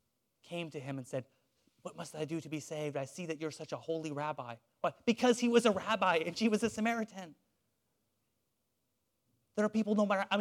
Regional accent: Portland, Oregon, United States; So back where I grew up near Portland, Oregon, there was a Bible college

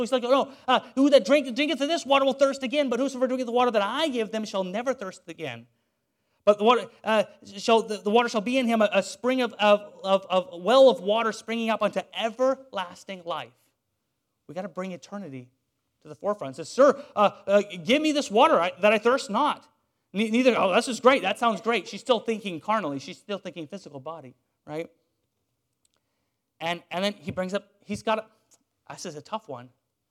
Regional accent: Portland, Oregon, United States; So back where I grew up near Portland, Oregon, there was a Bible college

